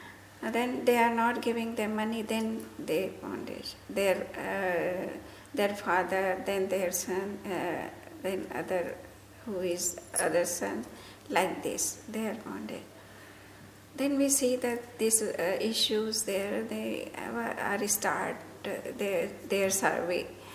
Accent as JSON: {"language": "English", "country": "India", "second_language": "English", "said": "from India."}